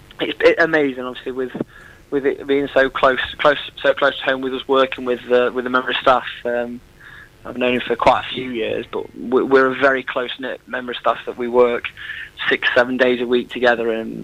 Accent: Nottingham, East Midlands, United Kingdom; Obviously we're all from Nottingham area

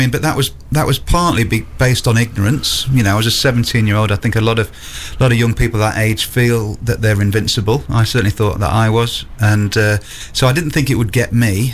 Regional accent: Yorkshire and the Humber, United Kingdom; Because I grew up in North Lincolnshire, and I had swum for the county

